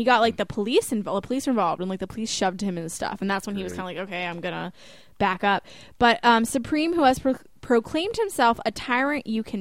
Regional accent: United States; Like, this is horrible, and I'm embarrassed that I am an American

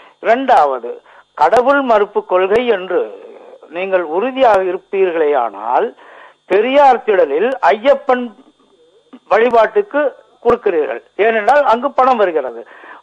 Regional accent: Erode, Tamil Nadu, India; now in Germany; நான் ஜெர்மனியிலிருந்து பேசுறேன். … நான் ஈரோட்டை சேர்ந்தவன்.

